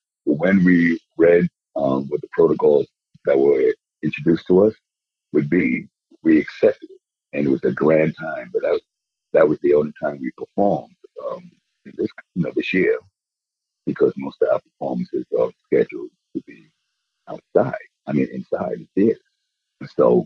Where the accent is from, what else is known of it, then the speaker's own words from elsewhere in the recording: Trinidad & Tobago; Oh, yeah, I'm from the Caribbean, from Trinidad, Tobago.